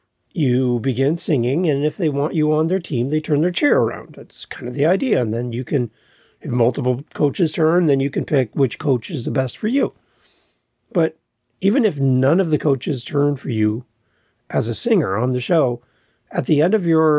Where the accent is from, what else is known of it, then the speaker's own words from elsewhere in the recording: Canada; We have the American Idol, which is very American, and I'm Canadian, so American Idol, and The Voice.